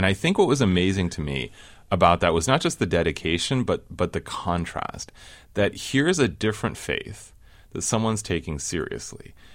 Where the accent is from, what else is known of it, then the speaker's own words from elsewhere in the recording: New England, United States; So when I was in high school, I grew up in New England, and I know we have a connection there.